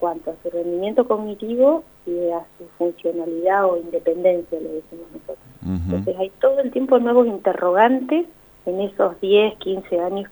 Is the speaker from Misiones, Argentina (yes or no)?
no; Bolívar, Buenos Aires Province, Argentina; born there; now in Neuquén, Argentina; En realidad yo nací en Bolívar, soy de la provincia de Buenos Aires y vivo acá hace muchísimos años.